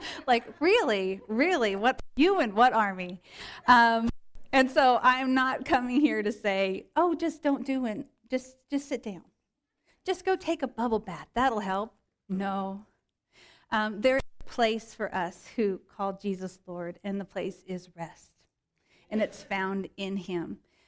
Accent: Tennessee, United States; And I'm from Tennessee, so if I get tired, y'all are in for quite the...

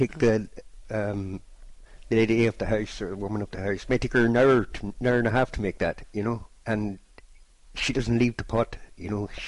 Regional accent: Killybegs, County Donegal, Ireland; Obviously we're from Killybegs, and Killybegs just down the road from the restaurant

